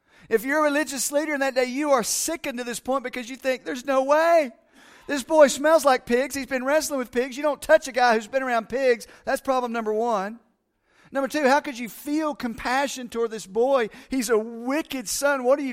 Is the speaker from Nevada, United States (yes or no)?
yes; Las Vegas, Nevada, United States; I can say that because I'm from Vegas.